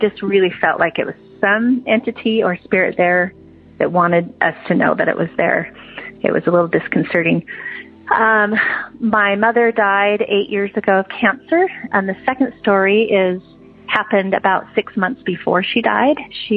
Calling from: Idaho, United States; I'm calling from Idaho.

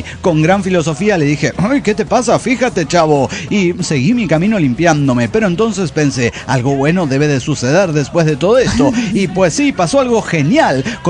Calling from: Guadalajara, Jalisco, Mexico; de Guadalajara, Jalisco

